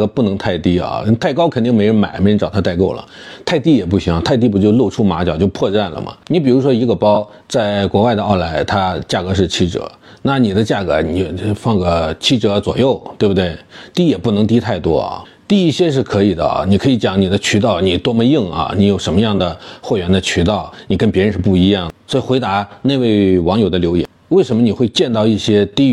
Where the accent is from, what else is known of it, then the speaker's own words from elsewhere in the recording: Shaanxi, China; 我们陕西人叫日韩感对吧。